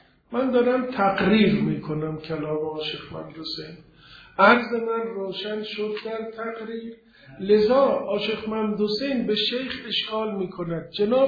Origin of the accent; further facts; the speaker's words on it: Tabriz, East Azerbaijan, Iran; گفت شما اهل کجایی؟ گفتم من قومم. گفت کجایی؟ گفتم تبریز.